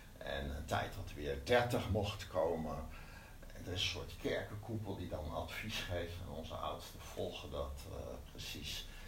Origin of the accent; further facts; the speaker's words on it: Eindhoven, North Brabant, Netherlands; ik kom zelf uit de Lichtstad, ik woon in Eindhoven. Daar ben ik lid van de gemeente, Evangelische gemeente de Lichtstad.